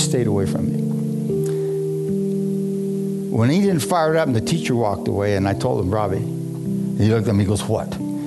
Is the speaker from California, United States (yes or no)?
no; Tucson, Arizona, United States; I'm from Tucson, Arizona.